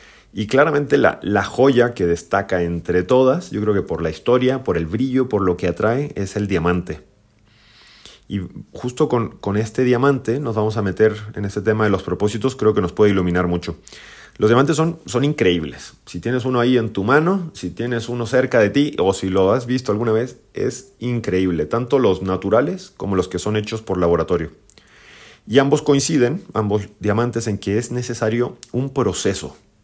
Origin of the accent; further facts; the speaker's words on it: Chile; soy legionario de Cristo, chileno